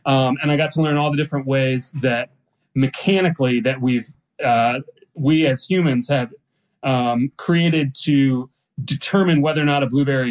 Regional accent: Atlanta, Georgia, United States; also born or lived in North Carolina; I'm from Atlanta, and North Carolina. So I spent I grew up in both North Carolina and Georgia. So I'm a Southerner through and through.

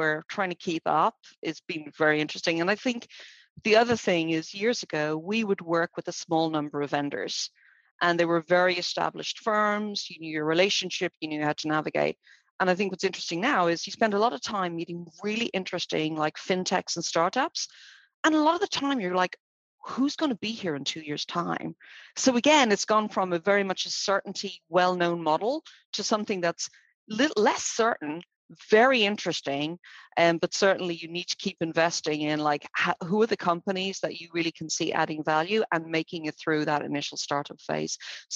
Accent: Dublin, Leinster, Ireland; Yeah, so I was born and bred in Dublin, Ireland, and I had a very traditional kind of upbringing there.

